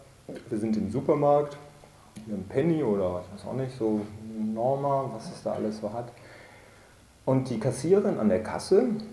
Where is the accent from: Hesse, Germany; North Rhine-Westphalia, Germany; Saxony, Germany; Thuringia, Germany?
North Rhine-Westphalia, Germany; Bonn; aber ich kenne das aus der Heimat, wo ich herkomme, im Rheinland, da in Bonn, da gibt es dann so verwilderte Gärten